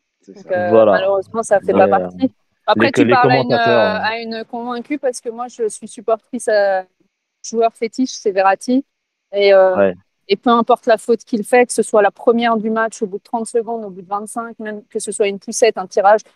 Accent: Paris, Île-de-France, France; Franchement, je suis parisienne et je suis d'accord avec toi.

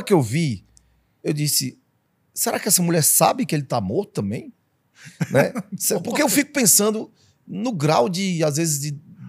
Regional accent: Ceará, Brazil; Eu também tenho lugar de fala, que eu sou cearense

